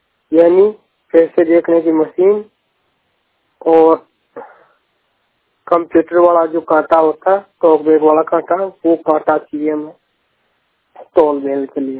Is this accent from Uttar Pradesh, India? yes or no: no; Ajmer, Rajasthan, India; मैं राजस्थान अजमेर से हूँ, ग्रामीण क्षेत्र में रहने वाला हूँ।